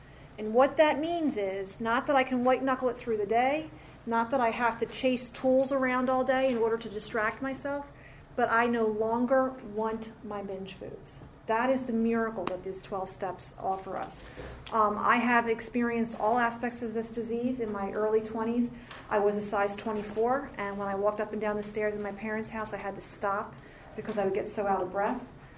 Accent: Mount Holly, New Jersey, United States; And like Bonnie said, I am from South Jersey, out in the Mount Holly area.

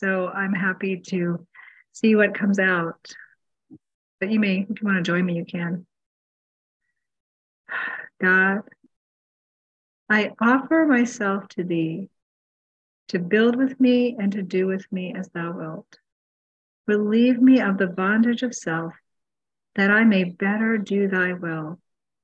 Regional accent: Massachusetts, United States; I grew up in Massachusetts, and when I'd come home from college, he'd always have a comment

